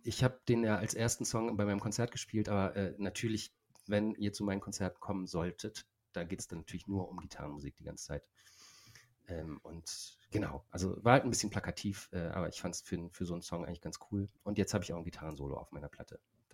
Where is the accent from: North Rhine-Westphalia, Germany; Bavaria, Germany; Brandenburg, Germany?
North Rhine-Westphalia, Germany; Jülich; also es ist ein bisschen eine kleine Hommage an meine Heimatstadt. Und im Musikvideo, ich habe das Musikvideo auch in Jülich gedreht